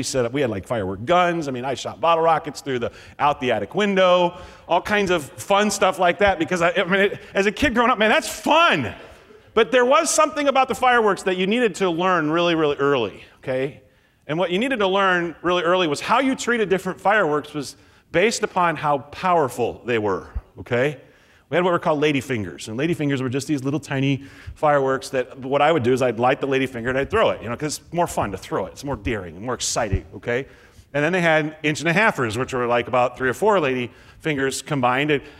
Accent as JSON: {"language": "English", "region": "Nebraska", "country": "United States", "tie": "born or raised there", "said": "I grew up in Nebraska, which happened to also be really close to Missouri, which had even looser firework states."}